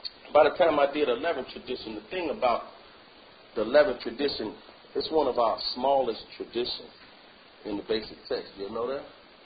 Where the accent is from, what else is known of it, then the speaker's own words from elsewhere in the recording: Chicago, Illinois, United States; I didn't know nobody because I was from Chicago.